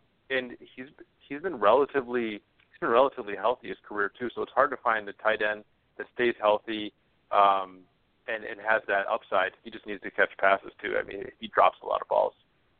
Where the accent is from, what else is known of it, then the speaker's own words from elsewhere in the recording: Minnesota, United States; I'm not a homer whatsoever. I'm from Minnesota, but I'm the last homer there is.